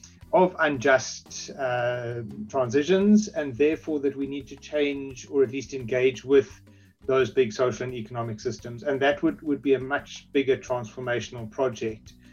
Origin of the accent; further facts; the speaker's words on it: South Africa; I am South African and work from South Africa